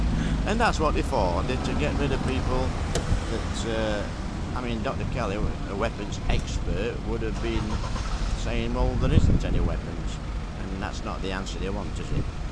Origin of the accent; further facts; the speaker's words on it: Sheffield, Yorkshire and the Humber, United Kingdom; now in Northampton, United Kingdom; Oh, no, I'm from Sheffield originally. But I live in Northampton now